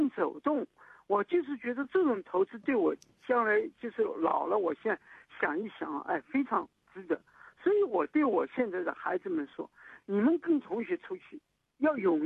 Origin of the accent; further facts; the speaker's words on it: Shanghai, China; 因为我是上海人嘛